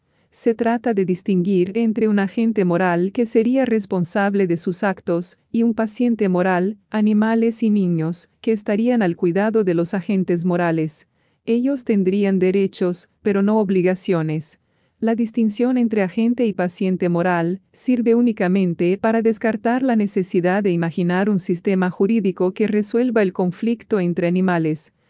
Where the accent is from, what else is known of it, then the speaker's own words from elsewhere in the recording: Chile; que de aprobarse un texto constitucional, en mi país, Chile, de corte antiespecista